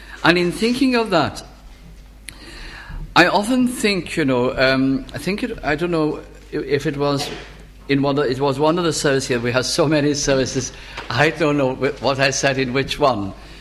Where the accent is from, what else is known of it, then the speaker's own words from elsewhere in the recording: Wales, United Kingdom; I love my country, I think the world of the fact that I am Welsh, I love it.